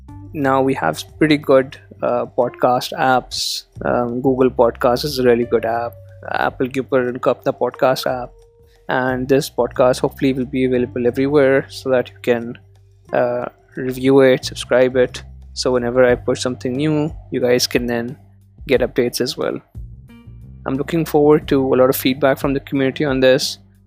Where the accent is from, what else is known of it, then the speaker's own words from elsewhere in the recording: Karachi, Sindh, Pakistan; yes, you guessed it right, I am a developer from Karachi.